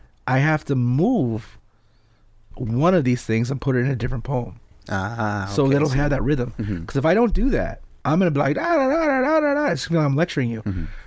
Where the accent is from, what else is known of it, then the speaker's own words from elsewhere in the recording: Monterey Park, California, United States; born there; I was born in Monterey Park.